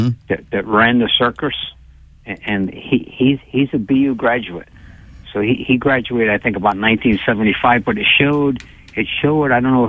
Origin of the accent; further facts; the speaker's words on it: Tiverton, Rhode Island, United States; In fact, growing up in Tiverton, and Fall River was the next town